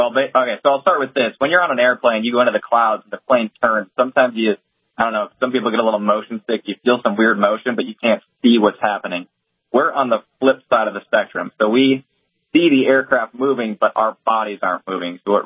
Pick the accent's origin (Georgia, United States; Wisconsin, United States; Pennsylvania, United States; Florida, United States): Wisconsin, United States; Oshkosh; now in Grand Forks, United States; I am from Oshkosh, Wisconsin originally, but am now stationed in nice and cold Grand Forks, North Dakota.